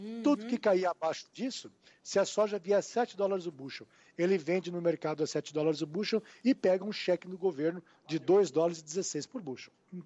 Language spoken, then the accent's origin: Portuguese; Brazil; como brasileiro, a gente não desiste nunca, né?